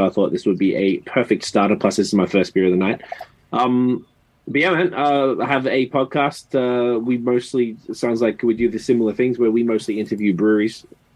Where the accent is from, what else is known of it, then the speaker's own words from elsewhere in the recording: Australia; now in Canada; I'm from Australia, I guess you can hear the accent. I've been in Canada for 12 years. I'm a citizen now, finally.